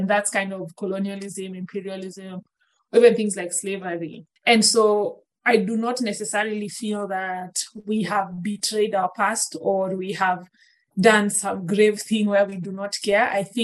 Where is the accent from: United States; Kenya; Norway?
Kenya; So we are forming the identity of one, being a Kenyan.